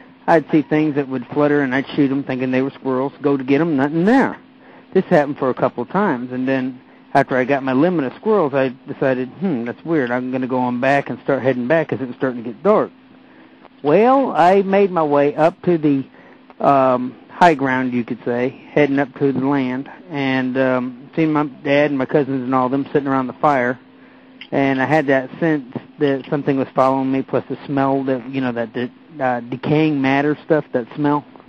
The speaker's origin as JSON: {"language": "English", "region": "Florida", "country": "United States", "tie": "born or raised there", "said": "growing up in the Florida swamps and everything, you know, you're pretty used to dealing with critters like that."}